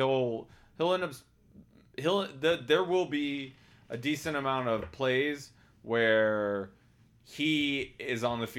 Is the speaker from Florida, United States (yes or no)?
yes; Tallahassee, Florida, United States; Listen, I'm from Tallahassee. I am an FSU fan, for what it's worth.